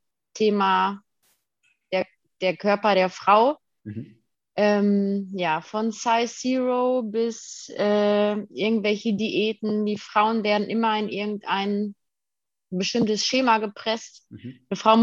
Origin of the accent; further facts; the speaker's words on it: Detmold, North Rhine-Westphalia, Germany; Ich komme aus Detmold. Ich bin 28 Jahre alt jetzt geworden